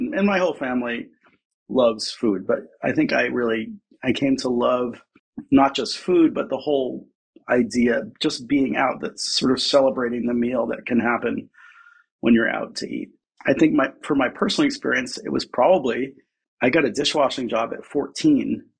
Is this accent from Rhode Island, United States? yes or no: yes; Newport, Rhode Island, United States; I grew up in Newport, Rhode Island, where there's tons of restaurants.